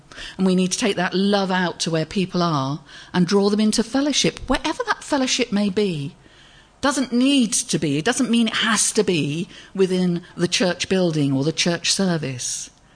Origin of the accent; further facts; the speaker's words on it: United Kingdom; We're very British, aren't we?